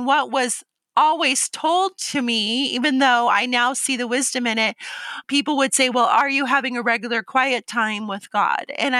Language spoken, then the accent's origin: English; Omaha, Nebraska, United States; I grew up in Omaha, Nebraska, and I was pretty much a free-range child.